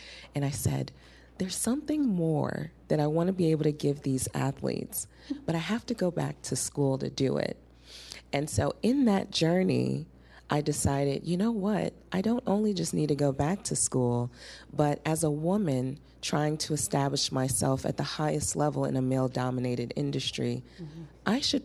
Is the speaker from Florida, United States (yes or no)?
no; Chicago, Illinois, United States; now in Houston, United States; I am a first-generation Nigerian here in the U.S., born and raised in Chicago, but been in Houston for about 15 years now.